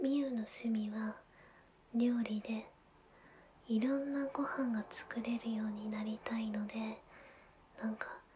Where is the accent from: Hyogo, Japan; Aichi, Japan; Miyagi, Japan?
Aichi, Japan; 出身地は愛知県です。